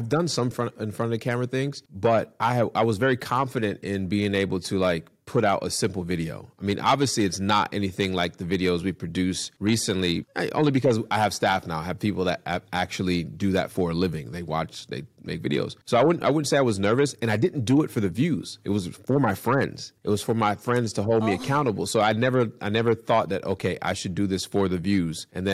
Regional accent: Port Chester, New York, United States; born there; I was born in Port Chester, Westchester County, you know, 30 minutes outside of the city, right?

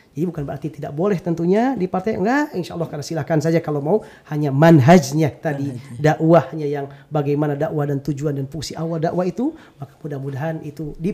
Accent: Ciamis, West Java, Indonesia; saya dari Ciamis

